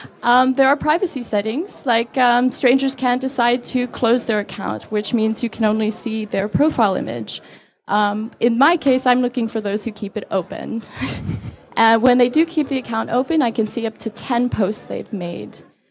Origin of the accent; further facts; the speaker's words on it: Saudi Arabia; now in Beijing, China; I'm, what do I say? I live in Beijing, China, and I'm American, but I grew up in Saudi Arabia, so I grew up in a very censored culture at a young age